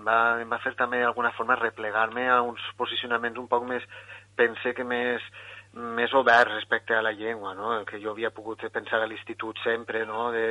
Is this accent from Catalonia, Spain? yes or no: no; Cocentaina, Valencian Community, Spain; Jo soc de Cocentaina, vaig tirar a Coll, després també vaig tindre una a Ontinyent